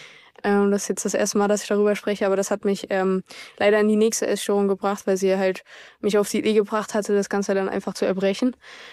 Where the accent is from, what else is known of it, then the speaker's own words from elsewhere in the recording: Leipzig, Saxony, Germany; Ich bin in Leipzig aufgewachsen